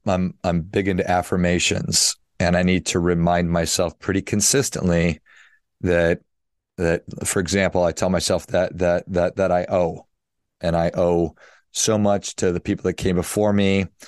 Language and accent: English; Midwest, United States; I've got friends all over the place, as we all do, but I grew up in the Midwest.